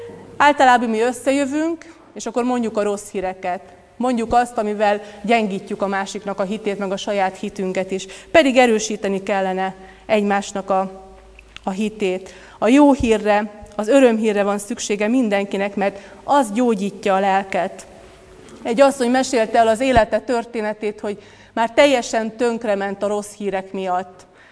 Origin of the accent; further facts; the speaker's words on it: Hungary; Sokszor észreveszem azt, én nem tudom, hogy csak mi magyarok vagyunk-e ilyenek, vagy mindenki a világon